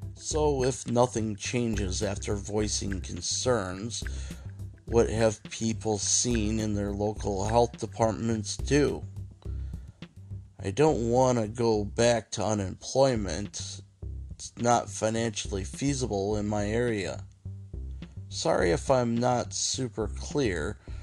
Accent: United States; Well, we're American poor, so we rarely went out to eat.

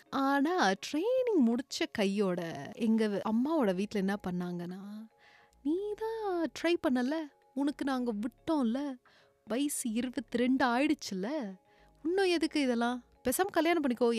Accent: United States; நான் பிறந்து வளர்ந்ததுலாம் யூஎஸில் தான், பிகாஸ் எங்கள் அம்மா had an arrange marriage in India and இங்கே மூவ் பண்ணிட்டதுனால எங்கள் அப்பா கூட.

